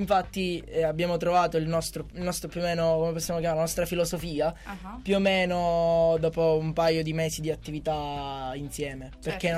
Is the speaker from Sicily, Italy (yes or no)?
yes; Comiso, Sicily, Italy; Simone, Omar e io … siamo di Comiso.